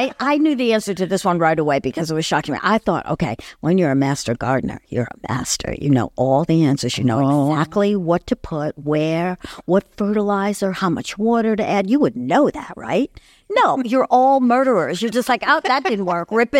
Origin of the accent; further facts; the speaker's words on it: Albany, New York, United States; She was the neighbor where I grew up in West Albany.